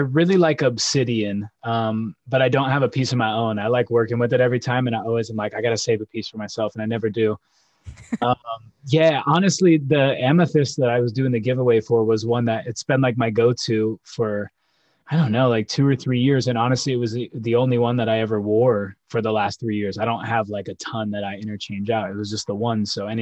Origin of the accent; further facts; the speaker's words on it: Las Vegas, Nevada, United States; It's just back in those days where I grew up in Las Vegas.